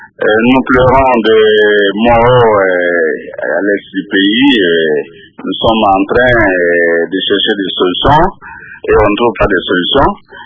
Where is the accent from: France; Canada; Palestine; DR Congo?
DR Congo; en tant que Congolais